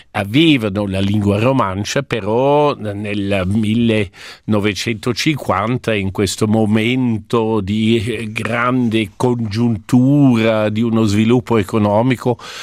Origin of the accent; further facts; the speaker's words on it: Paspels, Grisons, Switzerland; il fondovalle è completamente in tedesco, e nel mio paese, che è Paschpals, lì parlo romancio solo con quelli over 70, over 80.